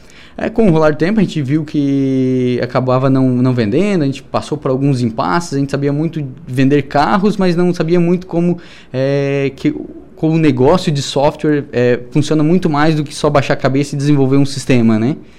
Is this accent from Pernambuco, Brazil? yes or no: no; Praia Grande, Santa Catarina, Brazil; a gente vem de Praia Grande, é uma cidadezinha com 7 mil habitantes aqui da divisa com o Rio Grande do Sul.